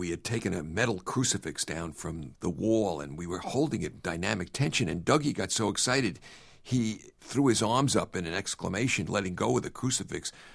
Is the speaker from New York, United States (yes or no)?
yes; Brooklyn, New York, United States; accent: Brooklyn; Well, I grew up in Brooklyn at the time when the Dodgers, the real Dodgers, were in Brooklyn. And as you can tell from this accent, I still carry Brooklyn with me.